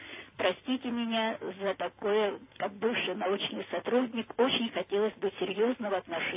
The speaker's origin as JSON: {"language": "Russian", "region": "Moscow Oblast", "country": "Russia", "said": "я из Подмосковья"}